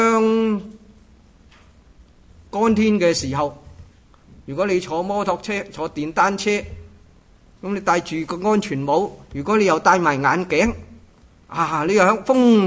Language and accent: Chinese; Hong Kong; moved away as an adult; also born or lived in Northern Thailand; 我在香港长大，刚才罗牧师提到我在香港长大，我很多很多关系和香港的关系